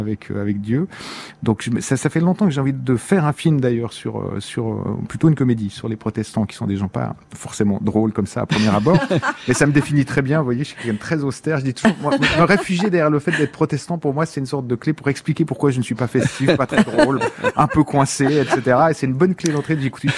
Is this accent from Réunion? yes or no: no; Switzerland; now in France; Et puis les protestants, quand j'étais petit, étaient majoritaires en Suisse.